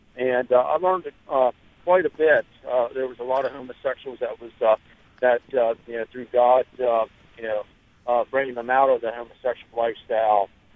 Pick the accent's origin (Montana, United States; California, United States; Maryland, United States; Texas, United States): Maryland, United States; I'm from Maryland here